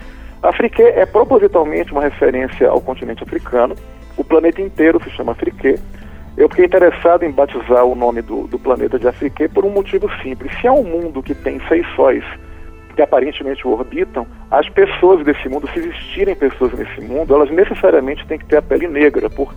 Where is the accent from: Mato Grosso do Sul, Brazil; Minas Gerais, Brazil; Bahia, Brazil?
Bahia, Brazil; Salvador; que é de onde eu nasci, né? Eu sou originário de Salvador.